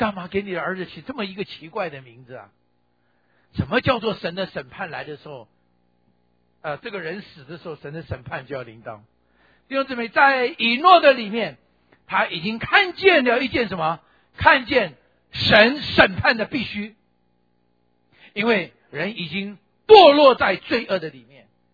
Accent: Taiwan; 那我是在台湾长大，所以我用我的词哈。

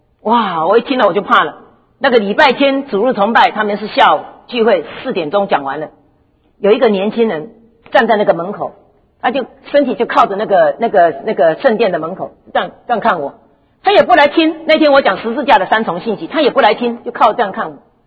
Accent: United States; 他知道我是美国来的，加州快要沉下去了

